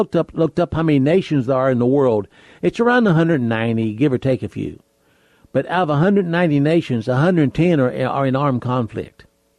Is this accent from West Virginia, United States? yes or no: yes; Monroeville, West Virginia, United States; That's when they did home deliveries, and I was born in a house that's still standing in Monroeville, West Virginia. That's where I started from.